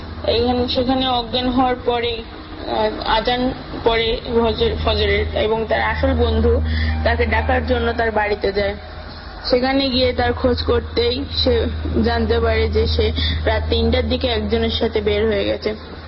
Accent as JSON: {"language": "Bangla", "town": "Pabna", "region": "Rajshahi Division", "country": "Bangladesh", "tie": "born or raised there", "said": "আমার বাড়ি পাবনা শহরে।"}